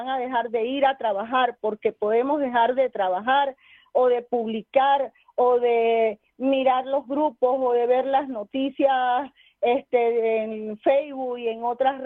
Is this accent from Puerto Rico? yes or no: no; Venezuela; now in Miami, United States; Cada venezolano desde Estados Unidos, especialmente ahora desde Miami